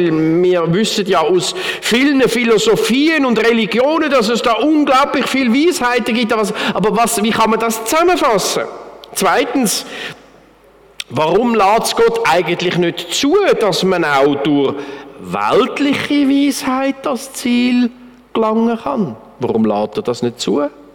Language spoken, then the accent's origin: German; Switzerland; Wir als Schweizer, die die direkte Demokratie so gern haben, können das eigentlich gar nicht verstehen.